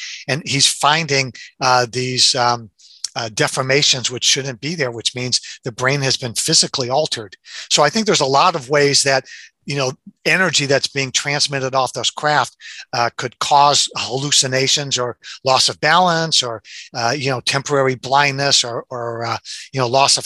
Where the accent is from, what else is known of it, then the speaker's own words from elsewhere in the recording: Detroit, Michigan, United States; Because I was born and raised in Detroit.